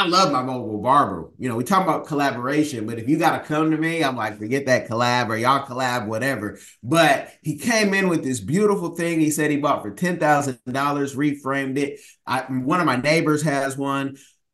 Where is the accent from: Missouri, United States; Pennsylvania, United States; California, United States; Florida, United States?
California, United States; I'm from Cali. I grew up with everybody, but there's like real communities.